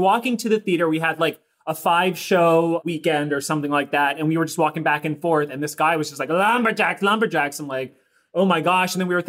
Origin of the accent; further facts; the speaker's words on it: Maryland, United States; born and raised right outside of D.C. in Maryland.